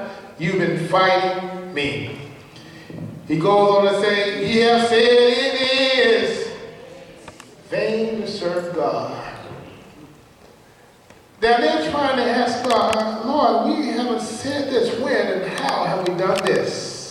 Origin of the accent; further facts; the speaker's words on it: the South, United States; Growing up in the South, I often heard my mother say and sing the songs of Zion.